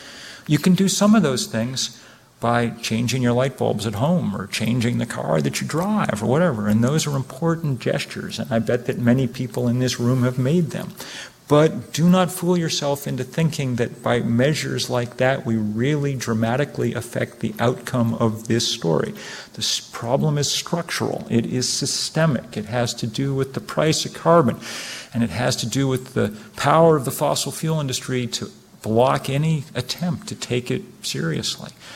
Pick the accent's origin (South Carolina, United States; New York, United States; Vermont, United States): Vermont, United States; That's my home state of Vermont